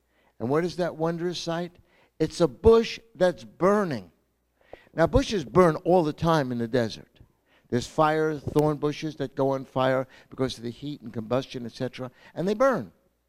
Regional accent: Brooklyn, New York, United States; So you can imagine how much this Jewish kid growing up in Brooklyn when I was 7 years old enjoyed this wonderful Passover celebration.

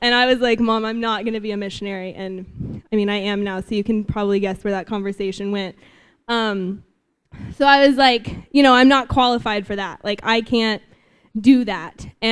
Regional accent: Nashville, Tennessee, United States; now in Hazlet, United States; So I'm from Nashville, Tennessee, and I was living with my family, and I was working at a bakery.

